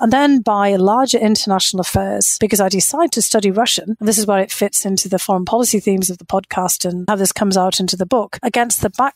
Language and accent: English; Bishop Auckland, North East England, United Kingdom; back in my hometown of Bishop Auckland, because I was growing up with the whole period where the old industries of the region